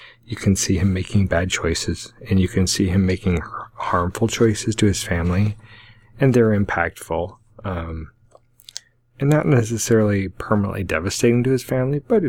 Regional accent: Alaska, United States; growing up in Alaska and thinking I wasn't going to live past 20 because there was going to be some nuclear annihilation that was going to wipe Alaska off the map.

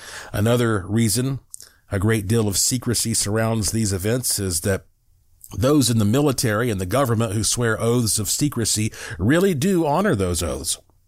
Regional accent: New Mexico, United States; born there; this was my very first time to visit Roswell, even though I was born in New Mexico.

